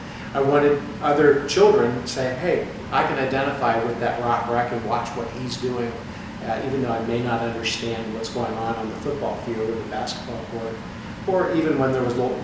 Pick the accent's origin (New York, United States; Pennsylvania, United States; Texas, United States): Pennsylvania, United States; State College; also born or lived in Lancaster; I was born in Lancaster, Pennsylvania, where I reside now, but grew up in State College, Pennsylvania.